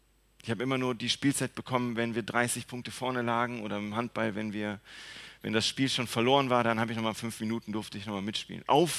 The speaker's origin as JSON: {"language": "German", "town": "Gummersbach", "region": "North Rhine-Westphalia", "country": "Germany", "tie": "born or raised there", "said": "Ich bin groß geworden in der Nähe von Gummersbach. Das ist nicht so weit weg, ist eine Stunde, ist im Oberbergischen."}